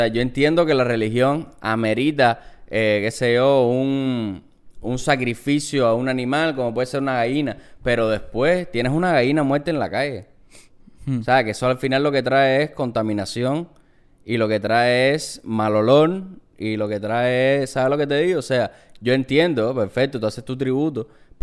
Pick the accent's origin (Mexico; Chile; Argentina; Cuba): Cuba; moved away; desde que yo soy niño hasta que me fui de Cuba, siempre tenía ofrenda